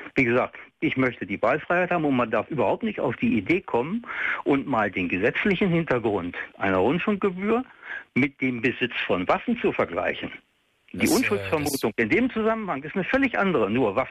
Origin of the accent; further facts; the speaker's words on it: Fallersleben, Lower Saxony, Germany; Ich bin aus Fallersleben, der Stadt des deutschen Dichters, ne? Und des Hymnenschreibers.